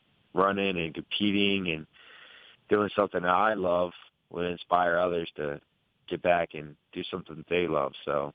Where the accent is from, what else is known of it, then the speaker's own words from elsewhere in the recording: Havre de Grace, Maryland, United States; born there; I was born in Havre de Grace, and I went to Aberdeen and Edgewood High School.